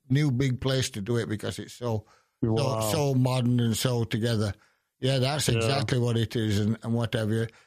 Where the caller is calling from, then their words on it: Plymouth, Massachusetts, United States; This is Plymouth. I'm talking from Plymouth itself right now.